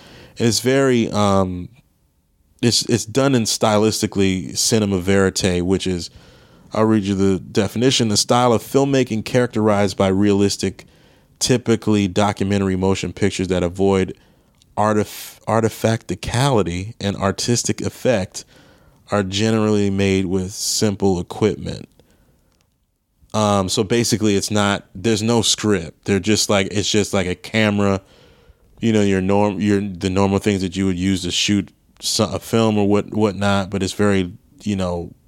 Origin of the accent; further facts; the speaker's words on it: Maryland, United States; that sadly was in my home state of Maryland, right outside of Baltimore.